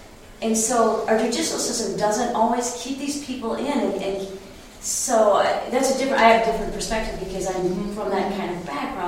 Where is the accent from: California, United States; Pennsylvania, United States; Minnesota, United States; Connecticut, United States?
Minnesota, United States; And so even though Minnesota doesn't have a death penalty, I'm from Minnesota, but it is a little scary for people like me who have done nothing wrong